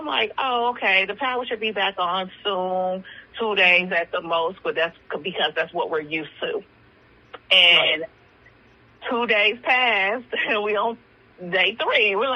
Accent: Chicago, Illinois, United States; also born or lived in Gary; I'm from Chicago. I lived in Gary for some time, but then I left after high school. So, you know, I'm elsewhere now.

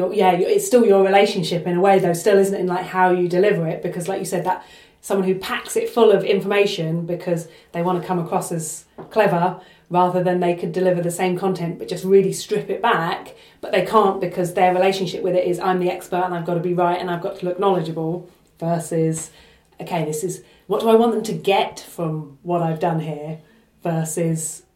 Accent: Folkestone, South East England, United Kingdom; So I grew up in Folkestone.

